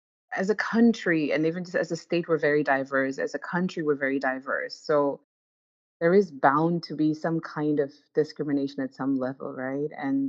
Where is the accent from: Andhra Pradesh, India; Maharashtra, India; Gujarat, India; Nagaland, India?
Nagaland, India; So I grew up in Nagaland, where we have 16 tribes and all of us speak very different languages. And everyone speaks English as an official language in Nagaland.